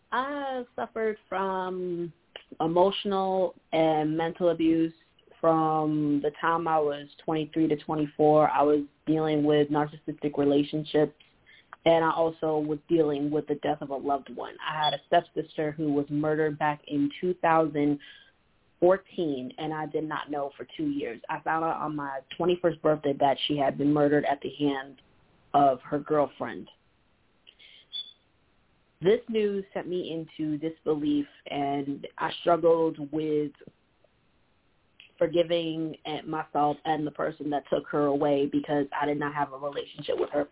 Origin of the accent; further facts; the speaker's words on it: Rochester, New York, United States; And I'm also from Rochester, New York.